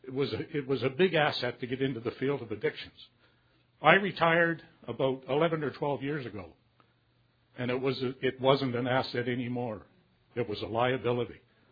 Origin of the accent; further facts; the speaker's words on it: Canada; and I am a Canadian, and I'm a very proud Canadian.